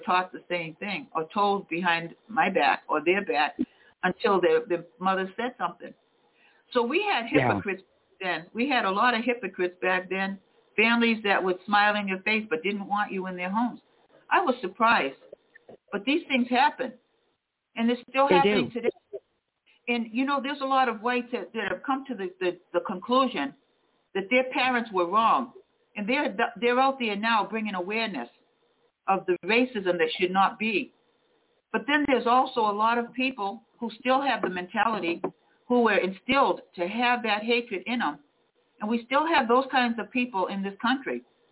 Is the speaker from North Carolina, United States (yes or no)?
no; Osterville, Massachusetts, United States; I grew up in Austerville on Cape Cod, okay, predominantly white, had white friends.